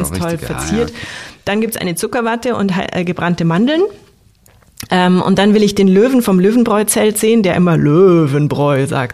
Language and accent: German; Munich, Bavaria, Germany; ich als Münchnerin